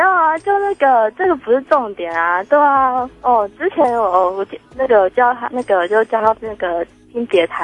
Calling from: Taipei, Taiwan; 我是台北的

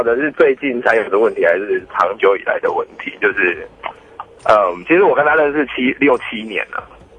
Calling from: Tainan, Taiwan; 我在台南。

